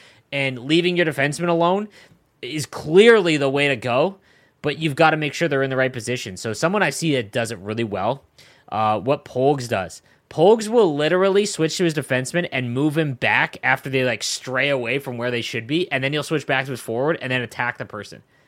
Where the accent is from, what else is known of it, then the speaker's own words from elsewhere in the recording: Canada; Maybe I'm different because I'm Canadian.